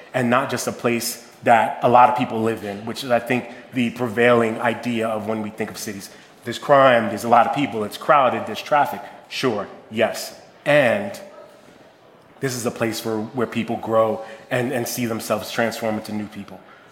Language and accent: English; Bronx, New York, United States; I grew up in New York. I grew up in Soundview in the Bronx, and you can Google that when you get home later